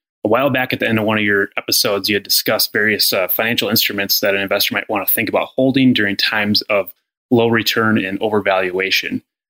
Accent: Minneapolis, Minnesota, United States; I'm from Minneapolis, Minnesota.

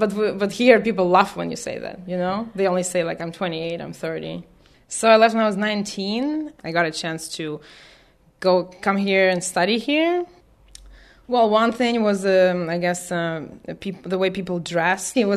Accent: Kyiv, Ukraine; moved away as an adult; now in United States; I'm from Kyiv, Ukraine. I came here on August 5th, 2005. I was 19.

